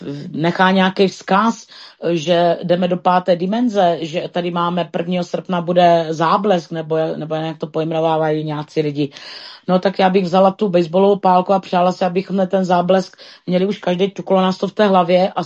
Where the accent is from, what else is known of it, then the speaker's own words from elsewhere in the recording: Moravia, Czechia; což my jsme Moraváci, že, tož či jsou hody naše hody